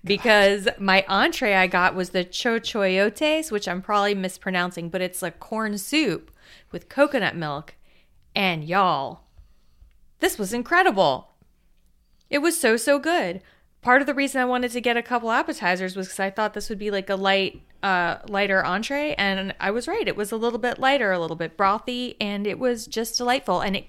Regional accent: Florida, United States; And I grew up in South Florida. A lot of Cuban food.

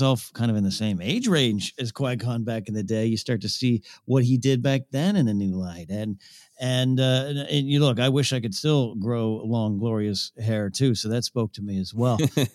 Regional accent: Montana, United States; I'm born and raised in Montana, in a place about as basic and uniform as you could imagine. But my parents were incredibly cultural. I grew up Russian Orthodox

